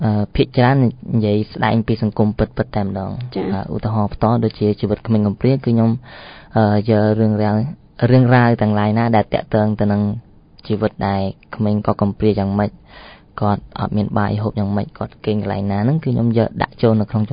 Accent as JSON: {"language": "Khmer", "town": "Memot", "region": "Tbong Khmum", "country": "Cambodia", "tie": "born or raised there", "lives_now": "Phnom Penh, Cambodia", "said": "ហើយខ្ញុំជាបាទក្មេងម្នាក់ដែលមកពីស្រុកខ្សែទេហើយស្រុកកំណើតរបស់ខ្ញុំគឺនៅខេត្តត្បូងឃ្មុំស្រុកមេមត់ហើយខ្ញុំបានបន្តការសិក្សារបស់ខ្ញុំនៅឯទីក្រុងភ្នំពេញនៅឯវិទ្យាស្ថាន AFL ហើយឆ្នាំនេះផងដែរគឺខ្ញុំបញ្ចប់ការសិក្សាឆ្នាំទី4"}